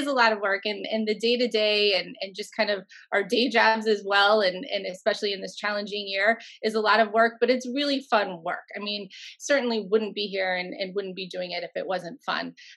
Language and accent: English; Tampa, Florida, United States; our last Final Four, which was 2 years ago, was in my hometown. And I grew up in Tampa.